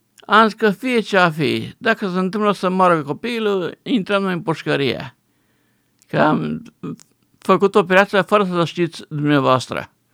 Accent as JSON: {"language": "Romanian", "region": "Transylvania", "country": "Romania", "said": "Am ajuns în spital, în satul mare, sunt ardelean."}